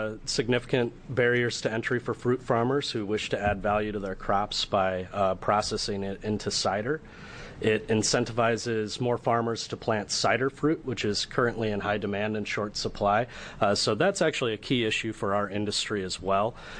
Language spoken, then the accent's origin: English; Iowa, United States; I'm from Iowa originally. I think that this is really important for encouraging small farms.